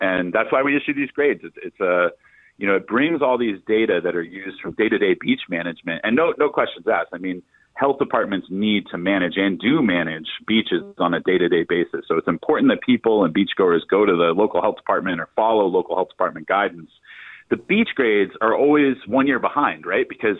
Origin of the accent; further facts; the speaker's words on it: Fairfield, Connecticut, United States; I grew up on Long Island. I'm from Fairfield originally, too.